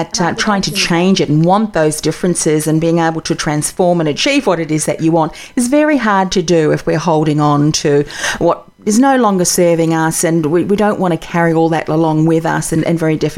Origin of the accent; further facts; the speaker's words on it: Australia; And then you have the different accents too because you're South African and I'm from Australia.